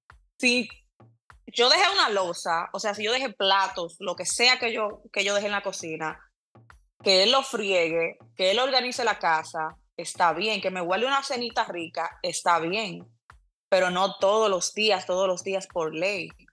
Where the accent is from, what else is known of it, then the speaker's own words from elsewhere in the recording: Santo Domingo, Dominican Republic; moved away as an adult; Yo me crié en Santo Domingo. Yo vine aquí grande.